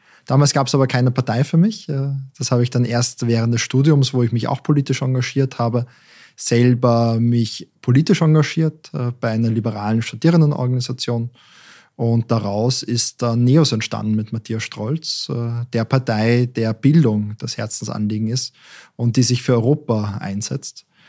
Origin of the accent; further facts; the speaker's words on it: Salzburg, Austria; ich bin in Salzburg aufgewachsen, in einer sehr internationalen Familie. Meine Mutter ist Französin, mein Vater ist Ungar und habe so unterschiedliche kulturelle Hintergründe mitbekommen